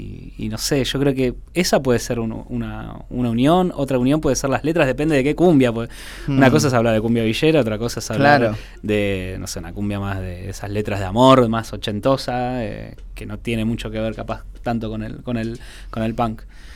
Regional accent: Buenos Aires, Argentina; moved away as an adult; soy muy porteño

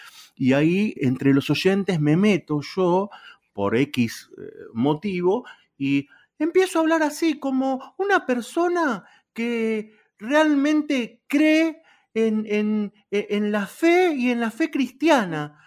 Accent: Morón, Buenos Aires Province, Argentina; Salí de Morón Sur sin un rumbo fijo.

